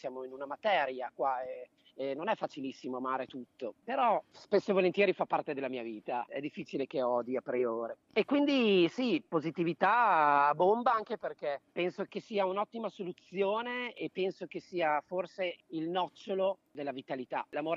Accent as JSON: {"language": "Italian", "town": "Parma", "region": "Emilia-Romagna", "country": "Italy", "said": "Poi sono emiliano, arrivo dal regno dei prosciutti, da Parma, sì."}